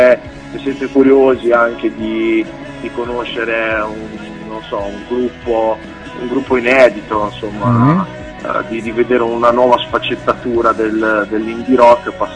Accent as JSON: {"language": "Italian", "town": "Carrara", "region": "Tuscany", "country": "Italy", "said": "Noi di Carrara, Toscana."}